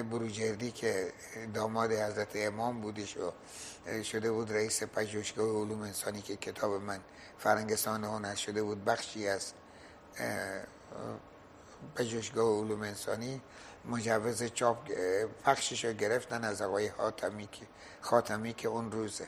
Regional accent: Iran; من اولین ایرانی هستم که از زبان اصلی ترجمه کردم.

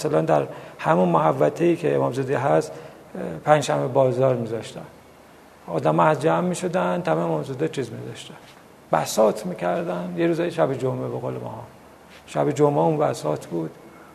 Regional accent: Tehran, Tehran Province, Iran; من تو محلمون سرچشمه رو به دنیا آمدم، امامزاده یحیی.

